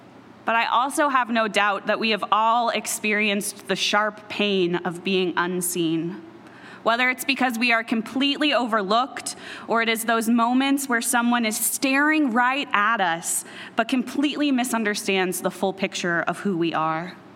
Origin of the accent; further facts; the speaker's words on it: Pacific Northwest, United States; now in Chicago, United States; I'm a white woman, I'm a Christian, I live in Chicago, I'm from the Pacific Northwest.